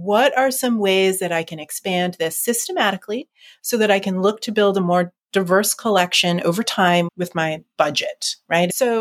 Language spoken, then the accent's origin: English; Rochester, New York, United States; I grew up in Rochester, New York, and we were in my old neighborhood